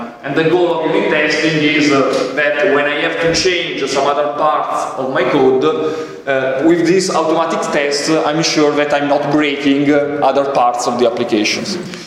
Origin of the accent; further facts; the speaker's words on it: Italy; I work in Microsoft and I'm from Italy.